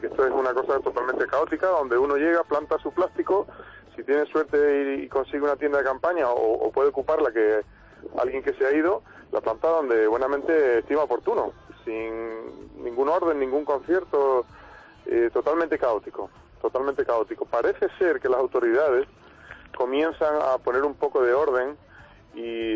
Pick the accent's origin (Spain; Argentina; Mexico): Spain; en total somos 21 personas, de la cual somos 5 españoles